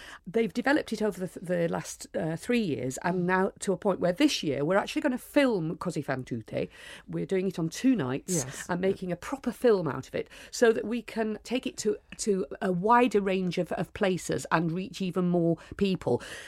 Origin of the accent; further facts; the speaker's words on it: Yorkshire and the Humber, United Kingdom; from where I grew up in South Yorkshire.